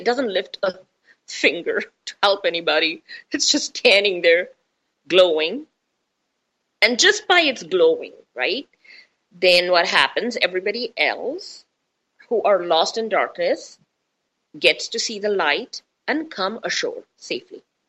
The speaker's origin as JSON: {"language": "English", "country": "India", "said": "I'm Indian and beautiful in an Indian way."}